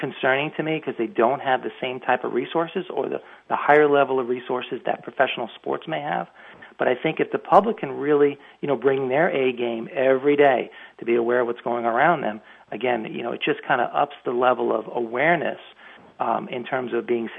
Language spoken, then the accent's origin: English; Long Island, New York, United States; You know, I'm from Long Island originally.